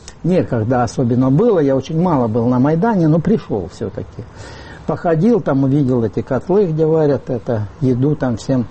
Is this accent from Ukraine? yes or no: yes; Dnipro, Dnipropetrovsk Oblast, Ukraine; я сам из Днепропетровска.